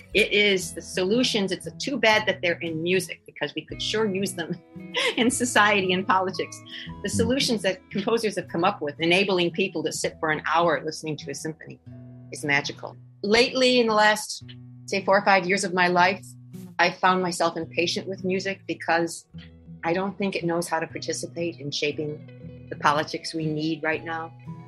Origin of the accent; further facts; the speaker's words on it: United States; I bumped into a level of blatant sexism in Italy, which assured me that I'm American.